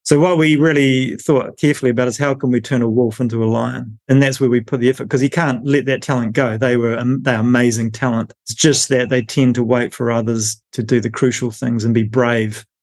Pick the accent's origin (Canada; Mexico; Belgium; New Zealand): New Zealand; now in United Kingdom; I'm a New Zealander, but I live in England and quite close to Oxford.